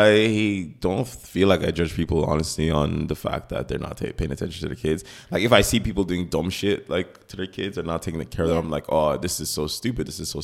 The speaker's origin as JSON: {"language": "English", "country": "Nigeria", "said": "Guys, I am a Nigerian man. Omo Yorubani me. Omo Nigerian me. Listen here, buddies. I'm a Nigerian man."}